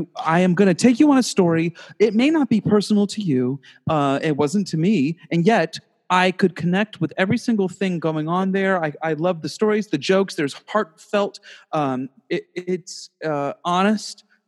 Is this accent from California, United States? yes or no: no; Elmira, New York, United States; I'm from Elmira. Like, that's reason right there.